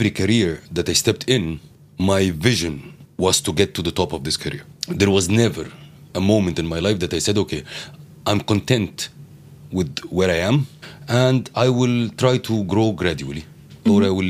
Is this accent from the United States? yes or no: no; Egypt; I come from Egypt and I grew my career in two different countries